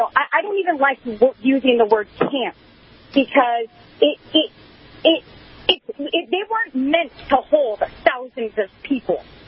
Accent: California, United States; Well, I am from California. I'm actually a Border Patrol agent's wife.

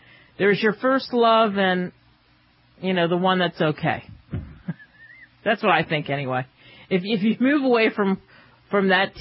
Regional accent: Pennsylvania, United States; And I grew up in outside of Philadelphia, so I always rooted for the Eagles.

